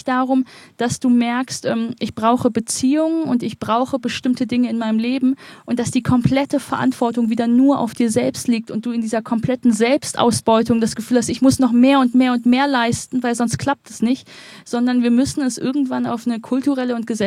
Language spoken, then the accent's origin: German; Wuppertal, North Rhine-Westphalia, Germany; in meiner Heimatstadt Wuppertal, die ja so eine Stadt von Vorindustrialisierung und jetzt eher Abgesang ist, dass es dort wahnsinnig viel Verschiedenheit gibt.